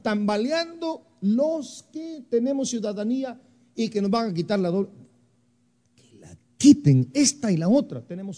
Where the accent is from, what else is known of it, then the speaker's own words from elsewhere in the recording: Guatemala; born there; yo nací dos veces en Guatemala.